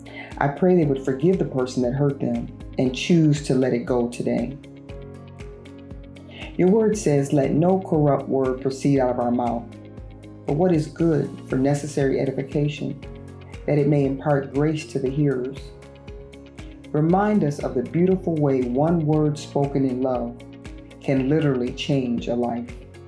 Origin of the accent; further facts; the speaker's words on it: Minnesota, United States; Growing up in Minnesota didn't give me tons of opportunities to see people like me.